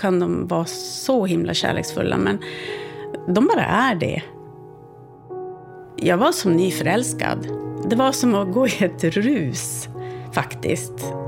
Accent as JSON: {"language": "Swedish", "region": "Norrbotten County", "country": "Sweden", "said": "Jag kommer ju från Tornedalen och har väl alltid liksom tänkt att ja, men nu har jag lite finskt påbrå, absolut, det har jag. Och så kom det tillbaka och jag var 80% finländare."}